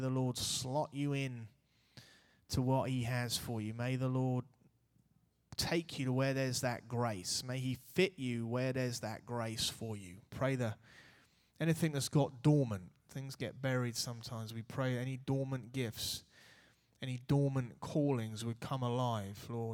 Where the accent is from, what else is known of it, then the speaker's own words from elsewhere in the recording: Reading, South East England, United Kingdom; I was walking down Church Road in Reading, my hometown